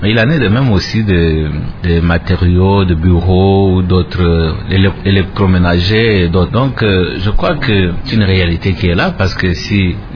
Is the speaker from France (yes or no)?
no; DR Congo; nous devons nous mobiliser en tant que Congolais.